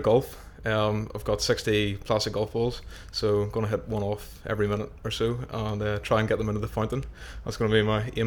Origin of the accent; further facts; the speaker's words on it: Bangor, Northern Ireland, United Kingdom; I'm 24 years old, and I'm from Bangor in Northern Ireland.